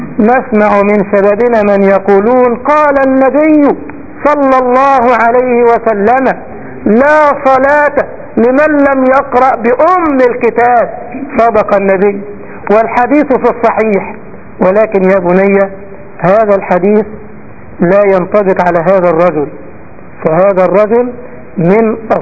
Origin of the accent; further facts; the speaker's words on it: Egypt; ما عندنا في مصر كده يقول لك على قد فلوس